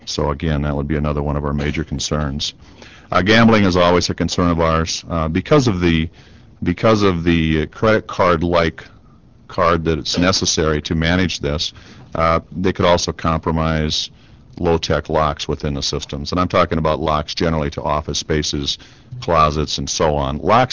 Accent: Sioux Falls, South Dakota, United States; I'm from Sioux Falls, the warden at the South Dakota State Penitentiary

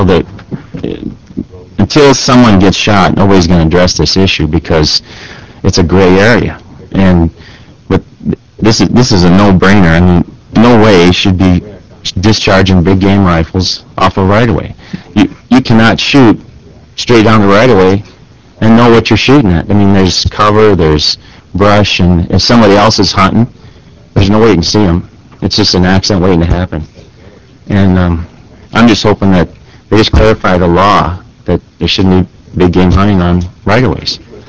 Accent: Chamberlain, South Dakota, United States; I'm from Chamberlain area, and the railroad tracks run east and west out of Chamberlain.

